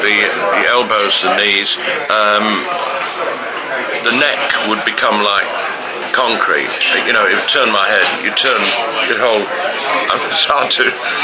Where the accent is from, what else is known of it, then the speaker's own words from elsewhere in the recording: Leeds, Yorkshire and the Humber, United Kingdom; I was in my hometown